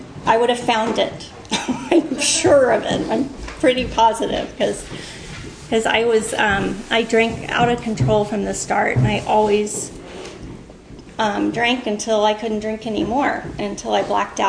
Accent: Texas, United States; I'm from Texas. I come from a family of very high functioning alcoholics.

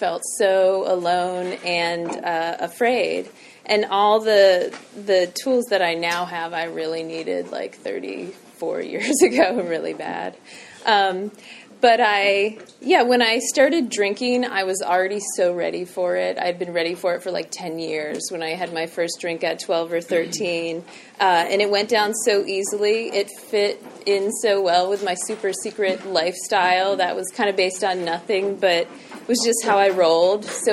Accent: Washington, D.C. area, United States; So I grew up outside of Washington, D.C. I grew up in a loving home.

